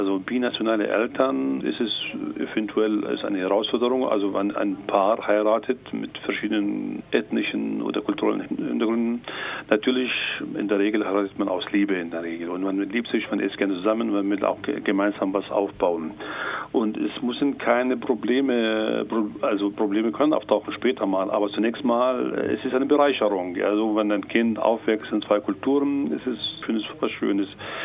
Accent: Palestine; now in Germany; Ich komme aus Palästina.

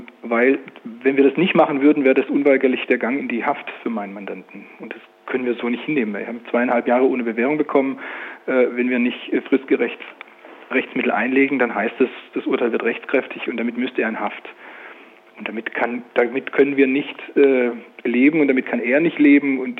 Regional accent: Stuttgart, Baden-Württemberg, Germany; weil ich bin ja auch Stuttgarter Bürger

